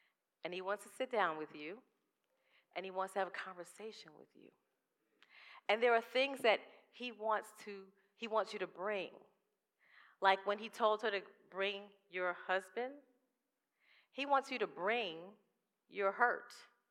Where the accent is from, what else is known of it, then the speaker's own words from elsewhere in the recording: Bronx, New York, United States; I'm from New York. Y'all love when I say that. I'm from the Bronx. I'm from the hood.